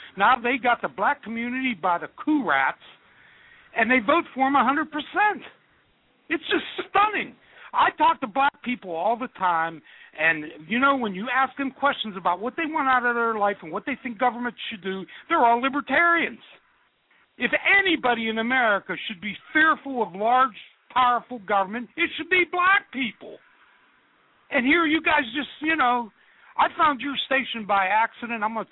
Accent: Aliquippa, Pennsylvania, United States; born there; now in Youngstown, United States; Hey, I'm calling from Youngstown. I tell you what, I was born in Aliquippa, Pennsylvania. I'm a 62-year-old white male.

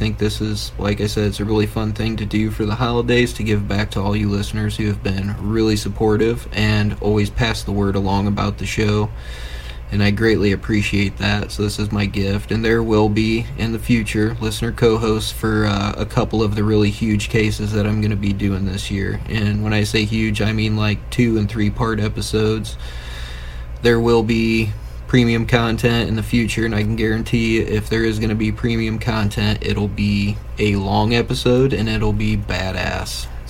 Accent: United States; I am American, so we butcher pretty much anything that we can, whether it be meat or words, whatever.

